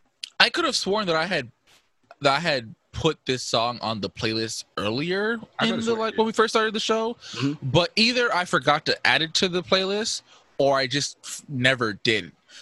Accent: Brooklyn, New York, United States; even though I'm a nigga from Brooklyn.

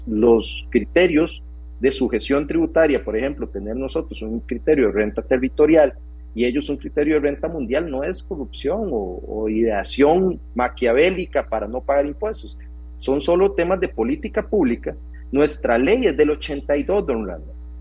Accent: Costa Rica; lo peor que podemos hacer nosotros como costarricenses es opinar de temas que no sabemos

